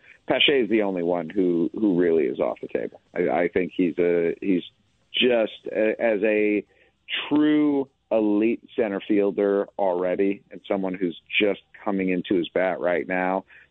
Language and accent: English; Cleveland, Ohio, United States; I'm from Cleveland.